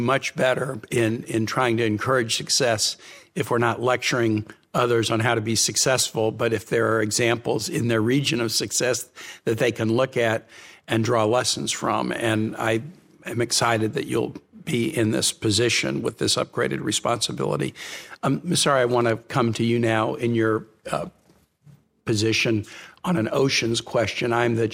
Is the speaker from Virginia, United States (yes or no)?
yes; Richmond, Virginia, United States; VCU is my hometown school